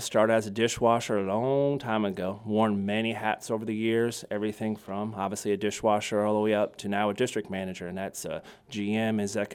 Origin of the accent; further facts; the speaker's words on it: New York, United States; I'm originally from New York, a little bit upstate, a little bit the city.